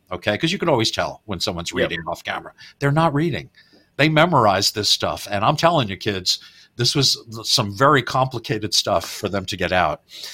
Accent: New York City, New York, United States; Growing up in New York, we've said this several times, Abbott and Costello was a Sunday perennial.

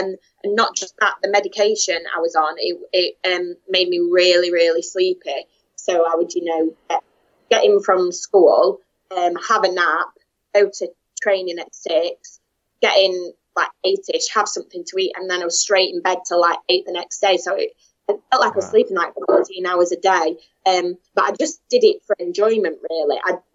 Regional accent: Doncaster, Yorkshire and the Humber, United Kingdom; And then I was born in Doncaster, raised there.

